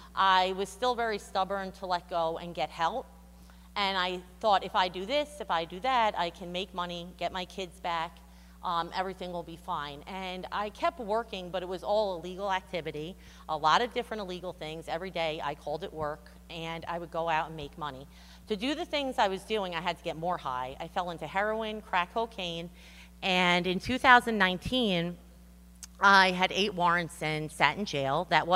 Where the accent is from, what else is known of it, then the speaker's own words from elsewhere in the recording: Long Island, New York, United States; born there; I was born on Long Island December 1st, 1982, and I'm the third out of four siblings. I grew up in a Christian home.